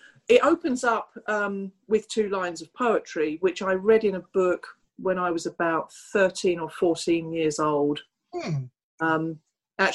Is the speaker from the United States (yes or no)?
no; London, United Kingdom; So born and bred in London, East London